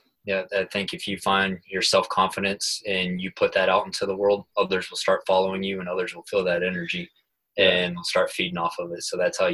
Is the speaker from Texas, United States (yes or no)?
yes; Texas, United States; now in Houston, United States; I live in Houston. So I'm from West Texas originally, but I live in Houston. I lived in Houston for the past 5 years.